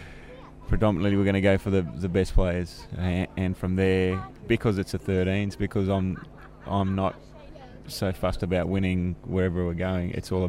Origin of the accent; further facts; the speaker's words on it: Tuggeranong, Australian Capital Territory, Australia; also born or lived in Melbourne; Yeah, I'm actually from Tuggeranong in Canberra